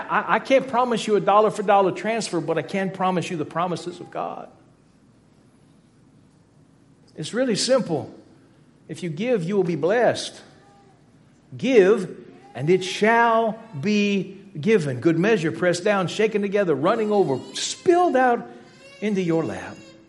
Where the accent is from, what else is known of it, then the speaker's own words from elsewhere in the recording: Louisiana, United States; One of the great gifts I had in my life was growing up in South Louisiana.